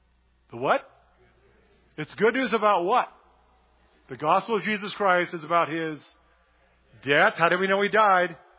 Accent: California, United States; if it was gorgeous weather all the time, like where we grew up in the Bay Area, you could meet all year round.

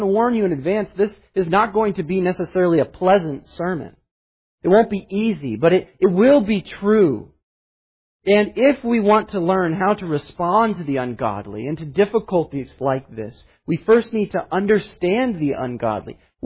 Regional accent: Colorado, United States; as a 9-year-old boy growing up in Colorado when the Columbine massacre occurred.

